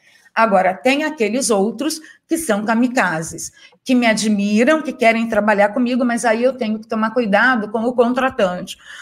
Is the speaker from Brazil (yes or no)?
yes; Niterói, Rio de Janeiro, Brazil; foi a primeira empresa a levar lâmpadas de LED lá para a minha cidade, Niterói